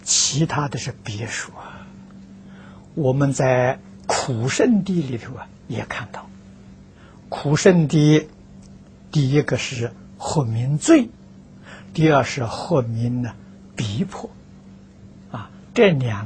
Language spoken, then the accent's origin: Chinese; China; 我们中国人习惯了说虚岁，释迦牟尼佛80岁圆寂的啊。